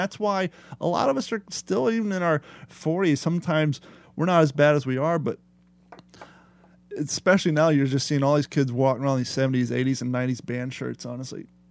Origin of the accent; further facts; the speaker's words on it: Ohio, United States; moved away as an adult; also born or lived in California; I left from Ohio to California in 2001, and that was a dream come true to me because growing up in Ohio skateboarding, what do you want to do? I want to live in California.